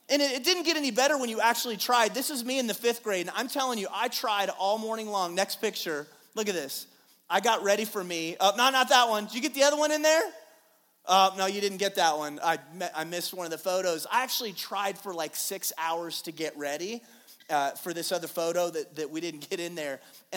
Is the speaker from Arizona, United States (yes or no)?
yes; Payson, Arizona, United States; I grew up in Payson. Nobody cared about their hair back then.